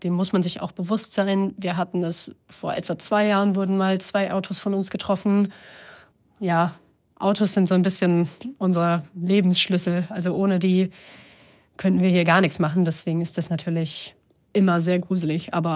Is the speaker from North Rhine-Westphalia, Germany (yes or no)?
yes; Münster, North Rhine-Westphalia, Germany; now in Kramatorsk, Ukraine; ich bin 26 Jahre alt, ich komme ursprünglich aus Münster, aber momentan leite ich hier in Kramatorsk im Donbass in der Ostukraine eine NGO.